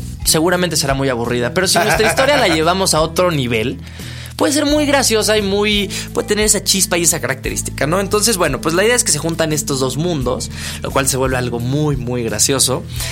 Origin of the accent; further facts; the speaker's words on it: northern Mexico, Mexico; Yo soy uno de ellos, pero yo, a diferencia de ellos, yo no soy el clásico norteño, si así lo quieren ver.